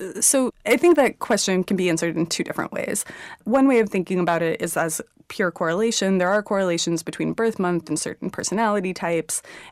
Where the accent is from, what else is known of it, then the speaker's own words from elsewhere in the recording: Houston, Texas, United States; born there; So I was born in Houston.